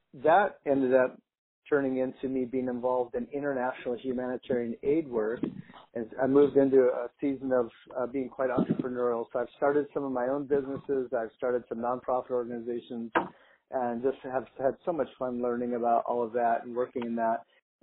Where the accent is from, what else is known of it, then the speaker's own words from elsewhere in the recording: Michigan, United States; Yeah, I grew up in Michigan, so I got used to that thing as well.